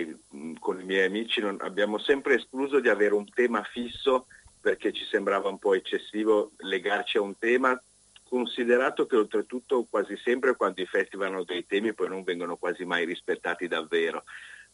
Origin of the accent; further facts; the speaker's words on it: Genoa, Liguria, Italy; born there; io sono nato a Genova, ma la famiglia di mia mamma è di lì, nell'Ottocento emigrarono da Zelbio per Genova e io ci passo le vacanze fin da bambino